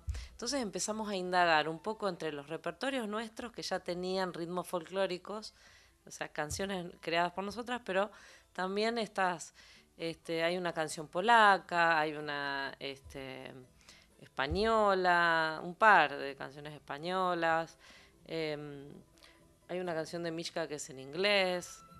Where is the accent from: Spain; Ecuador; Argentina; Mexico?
Argentina; Zárate, Buenos Aires Province; no me crié en Buenos Aires, digamos, yo soy una migrante de la provincia de Buenos Aires, criada en Zárate, también vengo de una familia por parte de mi viejo de Salta